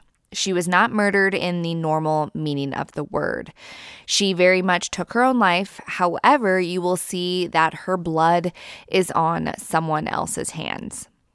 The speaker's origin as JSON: {"language": "English", "country": "United States", "said": "With that said, please know that I am American."}